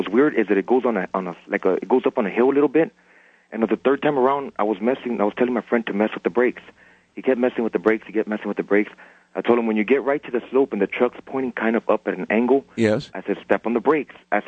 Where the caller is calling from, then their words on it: San Antonio, Texas, United States; I'm calling from San Antonio.